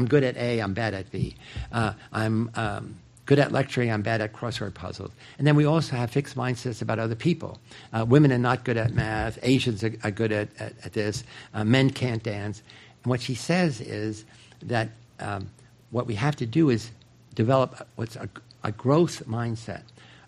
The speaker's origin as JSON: {"language": "English", "region": "New York", "country": "United States", "tie": "born or raised there", "said": "I grew up in New York, where Boy Scouts actually take you to a summer place where you go camping in the woods"}